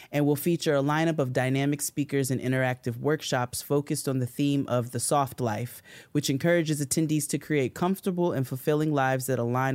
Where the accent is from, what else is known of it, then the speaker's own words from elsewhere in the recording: Queens, New York, United States; now in Jackson, United States; And I know for me, when I moved from Queens, New York to Jackson, Mississippi, Queens, get the money.